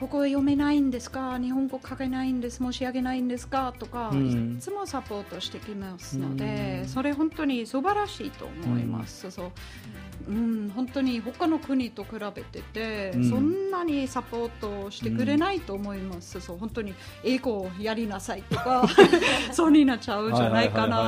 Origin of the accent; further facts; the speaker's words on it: Switzerland; Japanese is a second language; now in Japan; はい、そうです。